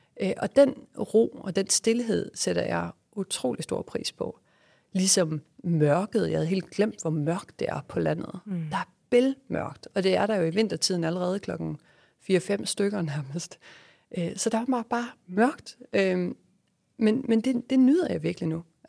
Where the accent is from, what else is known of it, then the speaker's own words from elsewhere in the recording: Aarhus, Central Denmark Region, Denmark; jeg er selv fra Aarhus.